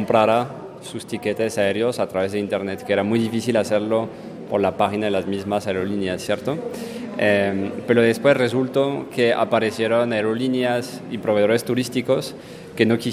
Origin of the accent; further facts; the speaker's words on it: France; Spanish is a second language; Yo soy de Francia